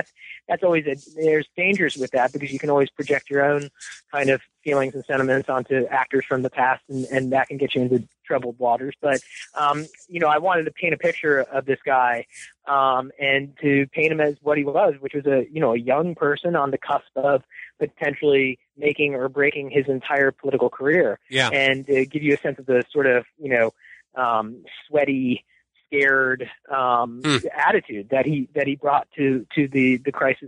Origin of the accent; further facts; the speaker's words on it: Washington, District of Columbia, United States; born there; I was born in the Washington, D.C. area in 1966.